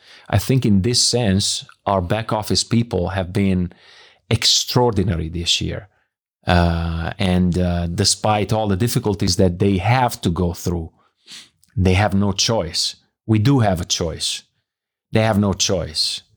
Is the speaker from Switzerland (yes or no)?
no; Bologna, Emilia-Romagna, Italy; English is a second language; he's from Milan and I'm from Bologna, and you know, we have totally different backgrounds, completely different backgrounds.